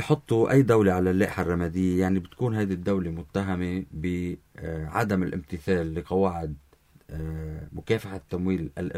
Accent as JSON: {"language": "Arabic", "country": "Lebanon"}